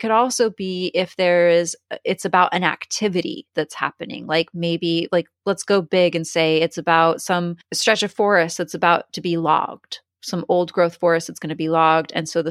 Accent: California, United States; born there; I say most excellent. I say rad. I say stoked. I was born on California coast.

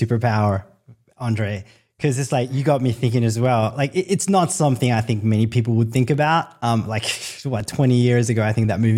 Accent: El Salvador; I'm originally from El Salvador, so Central America.

